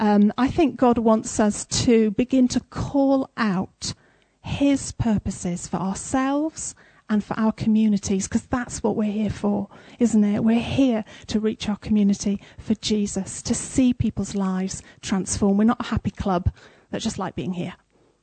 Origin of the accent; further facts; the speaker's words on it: England, United Kingdom; So I'm English, and we tend to be a bit of a cynical bunch.